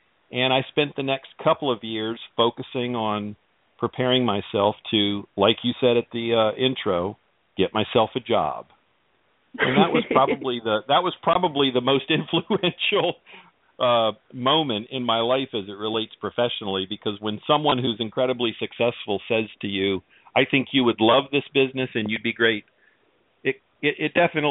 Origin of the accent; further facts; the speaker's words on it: the South, United States; being a Southerner, I definitely always have something to say about just about anything